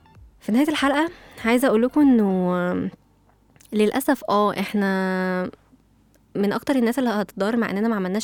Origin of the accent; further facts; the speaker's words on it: Egypt; احنا كعائلات مصرية كريمين جدا وبنحب قوي اللمة والأكل الكتير والولايم